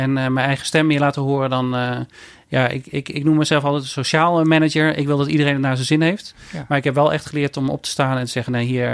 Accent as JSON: {"language": "Dutch", "town": "Eindhoven", "region": "North Brabant", "country": "Netherlands", "tie": "born or raised there", "said": "ik ben opgegroeid in Eindhoven. En aan de oostkant, als ik het goed zeg."}